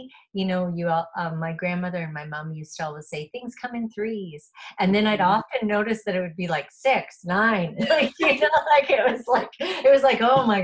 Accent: Oakville, Ontario, Canada; born there; now in Burlington, Canada; I was originally born in Oakville, Ontario, Canada, and and now I live in Burlington, which isn't too far away from Oakville.

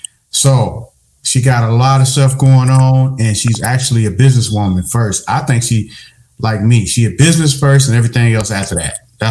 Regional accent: Michigan, United States; Yeah, man. It's, you know, I'm from Michigan, and I hear Michigan got the highest whatever.

